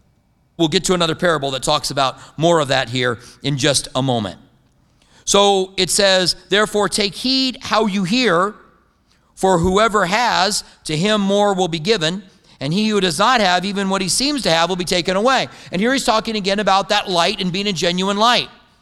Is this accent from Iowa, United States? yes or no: yes; Clinton, Iowa, United States; born there; I was born in Clinton, Iowa. I never worked a farm, but I went on vacation on farms.